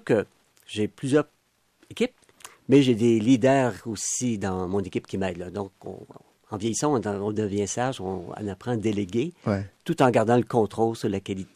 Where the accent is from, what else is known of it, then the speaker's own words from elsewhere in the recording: Sherbrooke, Quebec, Canada; Ben moi, je suis natif de Sherbrooke. De l'Estrie. J'ai fait ma médecine en Estrie.